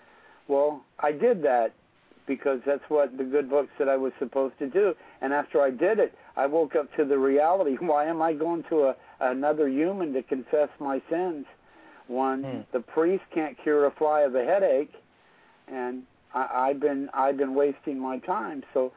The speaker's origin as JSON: {"language": "English", "country": "United States", "tie": "born or raised there", "said": "I was raised Catholic, and I'm Christian now, but I was born on the Cherokee Reservation, and I was raised the Catholic mission on the reservation."}